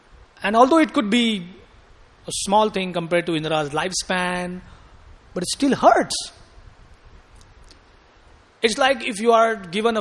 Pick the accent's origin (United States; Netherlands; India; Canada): India; I am from India, a beggar country, according to you. Not according to me. According to you, I am from a poor country